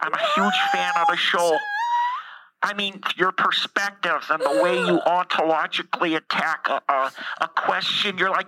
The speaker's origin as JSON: {"language": "English", "country": "Canada", "said": "Okay, I'm Canadian"}